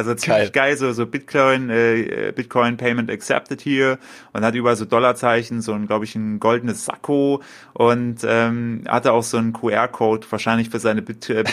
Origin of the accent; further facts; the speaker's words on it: East Germany, Germany; weil ich komme aus dem Osten von Deutschland und da kenne ich auch andere Dialekte